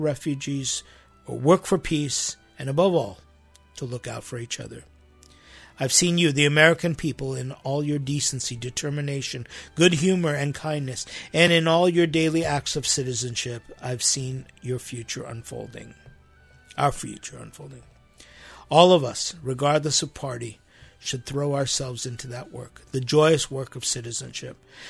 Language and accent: English; Iran; now in United States; I'm an Armenian from Iran, and our children were born here in the United States.